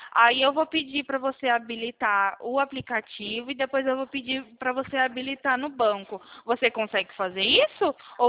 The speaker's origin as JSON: {"language": "Portuguese", "town": "Sumaré", "region": "São Paulo", "country": "Brazil", "said": "Eu sou aqui de Sumaré."}